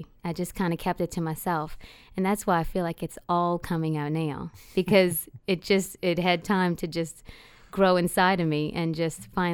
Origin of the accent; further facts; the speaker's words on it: New Orleans, Louisiana, United States; And like you said, growing up in New Orleans, there's such a variety.